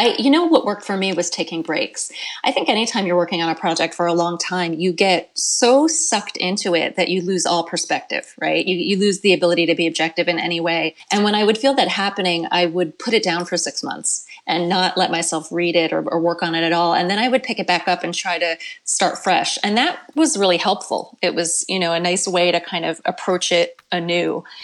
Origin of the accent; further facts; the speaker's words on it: Phoenixville, Pennsylvania, United States; So the bookstore in my hometown here of Phoenixville, Pennsylvania, actually hasn't quite started doing things in person yet.